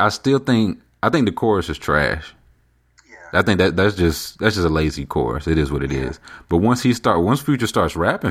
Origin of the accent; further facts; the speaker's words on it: the South, United States; I was growing up in the South at that time.